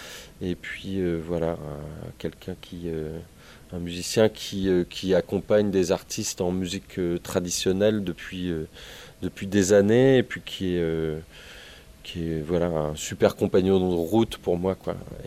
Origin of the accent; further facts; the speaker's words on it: Brittany, France; nous on est originaire du pays d'Auray, donc du côté de Plunerette.